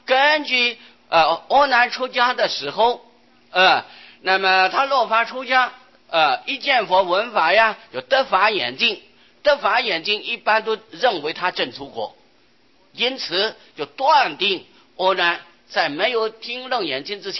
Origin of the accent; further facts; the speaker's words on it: China; 我们中国人一向认为都是大圣根性啊，而喜欢大，什么都喜欢大啊